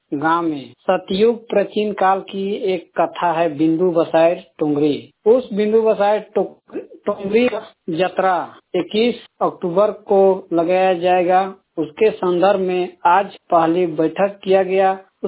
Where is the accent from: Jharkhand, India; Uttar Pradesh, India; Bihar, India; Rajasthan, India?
Jharkhand, India; Burmu; बुढ़मू से हूँ।